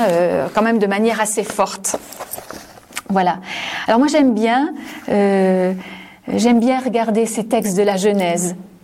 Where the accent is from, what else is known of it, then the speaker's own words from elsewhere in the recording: Gommelange, Grand Est, France; je suis native de Gommelange. Ma maman habite à Gommelange